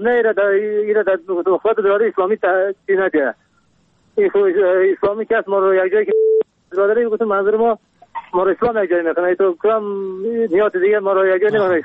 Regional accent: Kabul, Afghanistan; از کابل هستم.

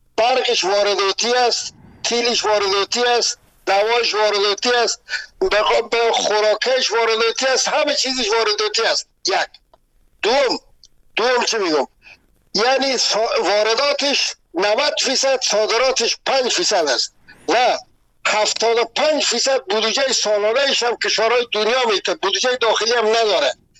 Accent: Afghanistan; ما که از افغانستان هستیم

